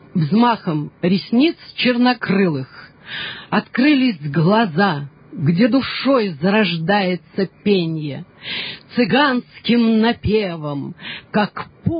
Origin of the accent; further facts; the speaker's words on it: Saint Petersburg, Russia; born there; Это я родилась в Петербурге. Мои же из Полтавы приехали в Петербург.